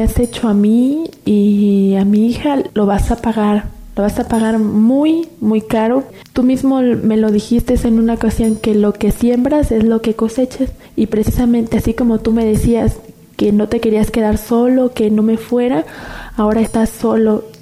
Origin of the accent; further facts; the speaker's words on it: Cosamaloapan, Veracruz, Mexico; born there; Tengo 21 años. Yo nací en Cosamaloapan, Veracruz.